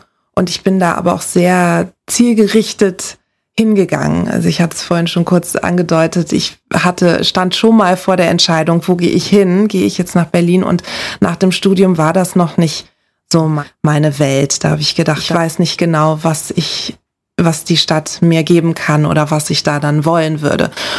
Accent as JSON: {"language": "German", "region": "Lagos", "country": "Nigeria", "tie": "born or raised there", "said": "Ich bin in Nigeria in der Hauptstadt Lagos aufgewachsen. Das ist ein Moloch. Ich kenne das nur so."}